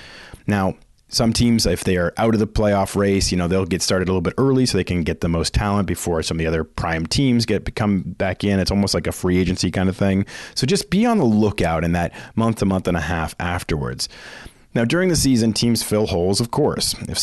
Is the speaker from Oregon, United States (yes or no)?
no; Boston, Massachusetts, United States; now in Philadelphia, United States; As you likely know, I live outside of Philly, but I'm from Boston, so last year's Super Bowl was particularly tough on me.